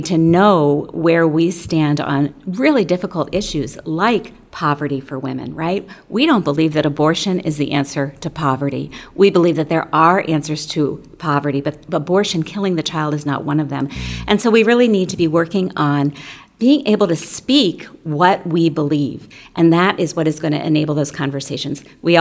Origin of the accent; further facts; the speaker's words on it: Maryland, United States; now in Minnesota, United States; I'm from Maryland, which I refer to as the land of four evenly spaced seasons.